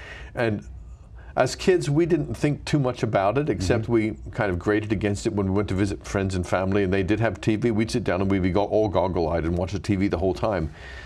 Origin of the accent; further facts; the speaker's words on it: Pottstown, Pennsylvania, United States; Oh, yeah. I was brought up in Pennsylvania.